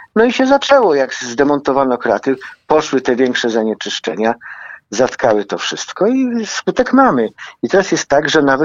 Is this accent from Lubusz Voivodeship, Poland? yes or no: no; Warsaw, Masovian Voivodeship, Poland; jestem warszawiakiem